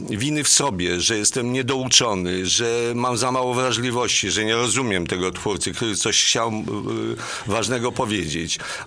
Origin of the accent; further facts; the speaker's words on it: Warsaw, Masovian Voivodeship, Poland; ja jestem z Warszawy, cała rodzina z Warszawy